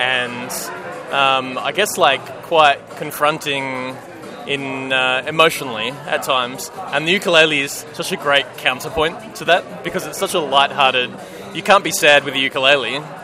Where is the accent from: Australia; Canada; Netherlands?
Australia; Adelaide, South Australia; I'm from Adelaide. Very Australian.